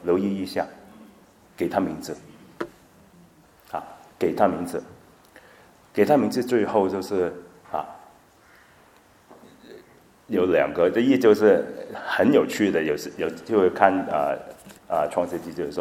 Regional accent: Guangdong, China; 然后我们广东人啊，就有一些我们的很美好的历史

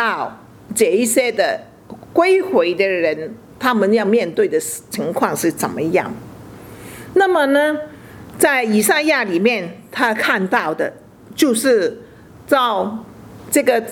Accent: China; now in Australia; 你说我来澳洲已经20多年了，那么澳洲的公民，我是澳洲的公民，当当人家说你是澳洲人的时候，其实人家看你，你还是中国人呢。

